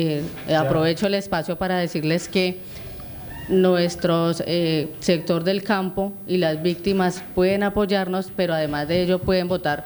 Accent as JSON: {"language": "Spanish", "town": "El Retorno", "region": "Guaviare", "country": "Colombia", "lives_now": "San José del Guaviare, Colombia", "said": "Yo soy del Retorno, vivo acá en San José."}